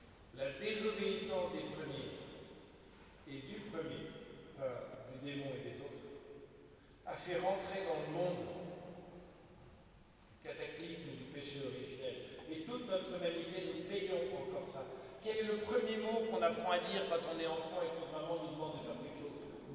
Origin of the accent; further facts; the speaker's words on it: France; moi, je veux dire, je suis français